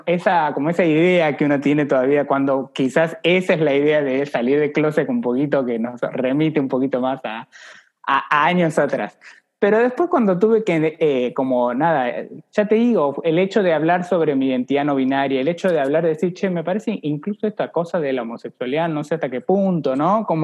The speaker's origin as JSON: {"language": "Spanish", "region": "Salta", "country": "Argentina", "moved": "yes", "lives_now": "Buenos Aires, Argentina", "said": "había ido a Salta, yo soy de Salta, vivo acá hace muchos años"}